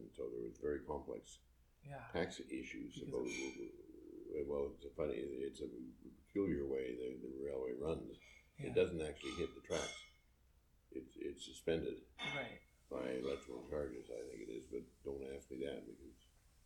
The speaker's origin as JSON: {"language": "English", "town": "New Westminster", "region": "British Columbia", "country": "Canada", "tie": "born or raised there", "said": "I grew up in New Westminster, actually."}